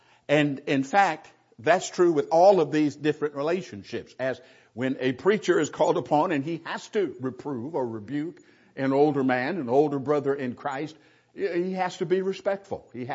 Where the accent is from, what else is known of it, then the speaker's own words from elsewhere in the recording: California, United States; Most of you know, I grew up in the South myself, Southern California.